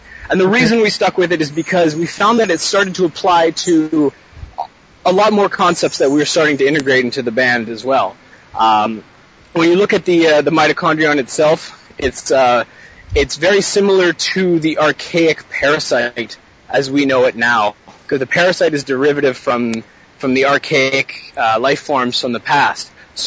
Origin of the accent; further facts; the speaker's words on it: Victoria, British Columbia, Canada; We're originally from Vancouver, Vancouver Island, a city called Victoria, yeah, in British Columbia, here in Canada. And I'm not sure if anyone has been there, but it's a retirement community, a lot of young families, very sheltered.